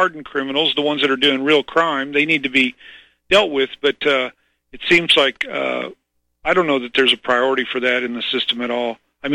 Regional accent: Missouri, United States; and I'm originally from Missouri

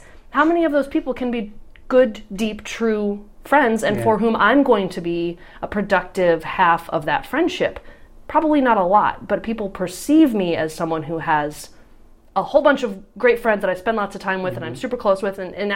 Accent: Nebraska, United States; And I'm from the Midwest. I am from a small Nebraska town.

